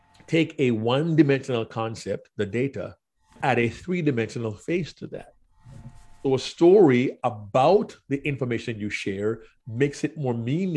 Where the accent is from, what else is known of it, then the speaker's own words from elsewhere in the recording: Jamaica; growing up in Jamaica, we didn't always have TV and movies